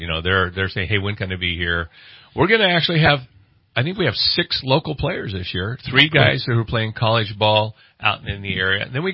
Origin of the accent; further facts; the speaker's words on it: California, United States; growing up in Verdeville, California, just north of Anderson, we had three different sandlots as a kid growing up.